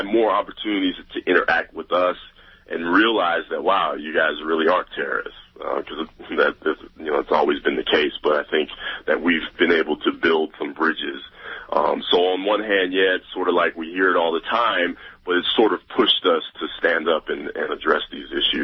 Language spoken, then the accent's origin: English; United States; I mean, I'm African American myself, so I've felt that from a personal sense.